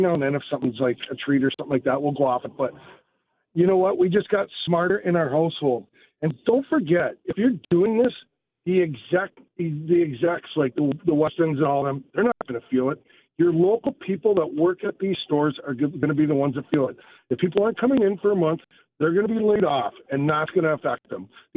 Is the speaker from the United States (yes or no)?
no; Canada; Thank God we're Canadian.